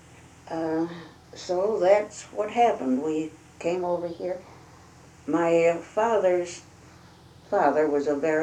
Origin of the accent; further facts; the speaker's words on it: Clinton, Ontario, Canada; born there; I was born in Clinton, Ontario.